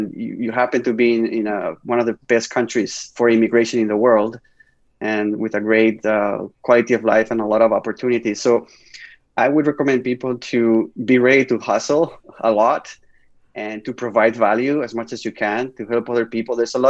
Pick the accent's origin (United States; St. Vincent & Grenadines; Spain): Spain; moved away; I still have good relationships with most of my friends from growing up in Spain, and of course my mom.